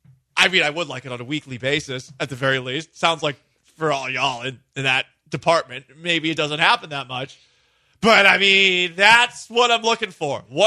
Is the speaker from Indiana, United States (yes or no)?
no; Massachusetts, United States; I grew up in Massachusetts, and my favorite radio show growing up, Felger and Maz at 98.5, the Sports Hub